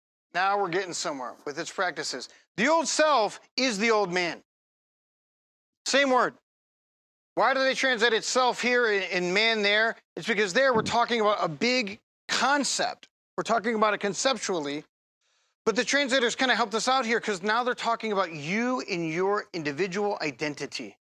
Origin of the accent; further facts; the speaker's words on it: Detroit, Michigan, United States; now in Cleveland, United States; But I'm from Detroit. I grew up in Detroit. Right? And then nothing has ever been able to beat that out of me. I've lived in Cleveland a long time.